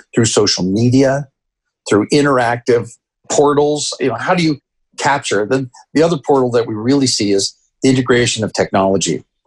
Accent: Canada; You know, as I mentioned, I grew up in Canada.

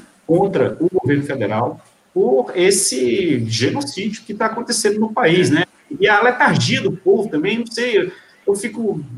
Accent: Recife, Pernambuco, Brazil; todo o pessoal de Olinda, do Recife, minha terra querida que eu amo

